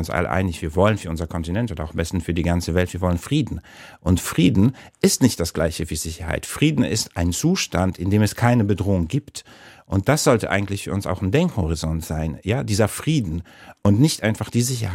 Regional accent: Warsaw, Masovian Voivodeship, Poland; born there; ich komme aus Mittel- oder Osteuropa, also ich bin in Warschau geboren

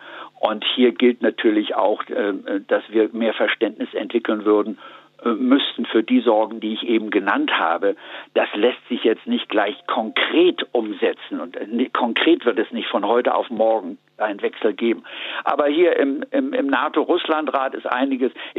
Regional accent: Germany; Nur wir als Deutsche haben natürlich jetzt inzwischen, das muss man ganz klar sagen, eine Trump-Hysterie entwickelt.

